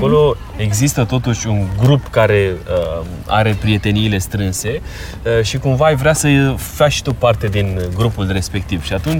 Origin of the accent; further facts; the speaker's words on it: Romania; Prejudecata faptului că noi suntem români și poate n-am avut cea mai bună reputație în țările din Occident.